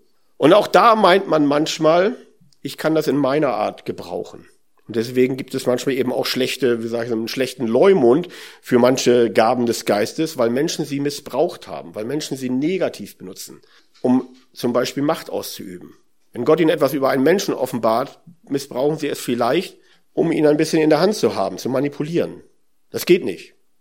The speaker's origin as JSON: {"language": "German", "region": "Northern Germany", "country": "Germany", "said": "Als Norddeutsche, da kennt man den Pharisäer"}